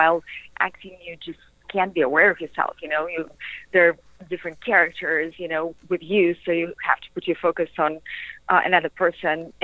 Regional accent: Russia; I grew up in Russia, and, you know, I always wanted to take the most out of life

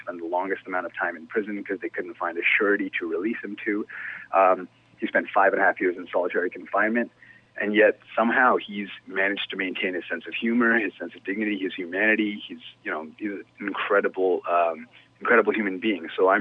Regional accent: Canada; So that's quite upsetting to me as a Canadian

